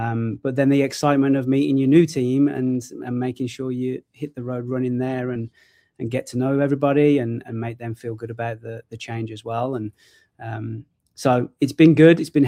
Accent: England, United Kingdom; obviously I'm originally from England. So growing up, my dad was a coach and a qualified coach back home in England.

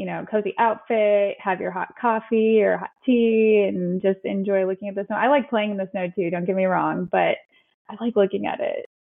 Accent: Colorado, United States; now in Florida, United States; I'm from Colorado. So I'm from the snow and I live in Florida now.

